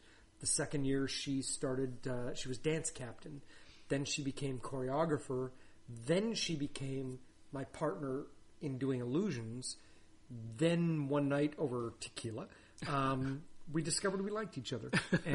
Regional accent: Calgary, Alberta, Canada; now in Victoria, Canada; I came from Calgary. Calgary is booming. It's an oil town.

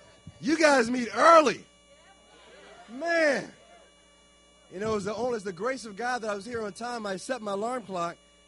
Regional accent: Baltimore, Maryland, United States; I'm from Baltimore, so I do want to thank you all for wearing purple.

